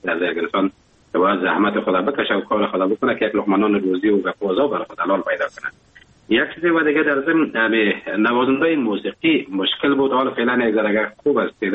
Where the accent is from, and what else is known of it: Afghanistan; now in Germany